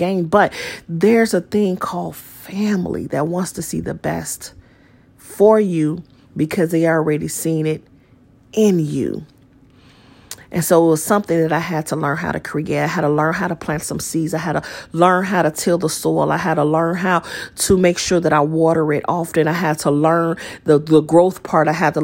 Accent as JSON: {"language": "English", "town": "Chicago", "region": "Illinois", "country": "United States", "tie": "born or raised there", "said": "born and raised in Chicago, raised by a single parent"}